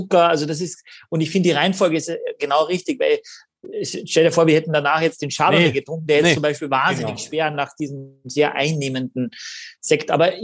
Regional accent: Carinthia, Austria; ich war so begeistert, dass Kärnten, meine Heimat, sowas schon in die Flasche bringt

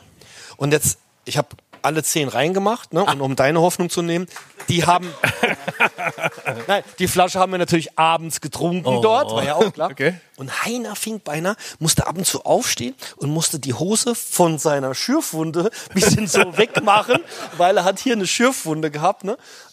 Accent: Saarland, Germany; now in Hamburg, Germany; Mittlerweile nehme ich auch wieder Französischunterricht hier in Hamburg, weil ich bin ja im Saarland groß geworden, da war es die zweite Fremdsprache.

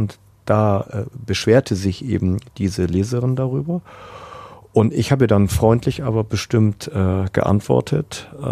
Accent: Northern Germany, Germany; ich komme ja aus Norddeutschland und die Stadt, in der ich geboren bin, ist jetzt auch nicht auf Rosen gebettet.

